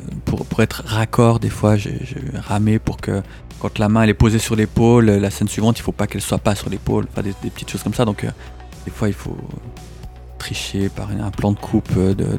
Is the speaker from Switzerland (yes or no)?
yes; Valais, Switzerland; comme je suis du Valais, que j'ai aussi plein de copains et tout un réseau en Valais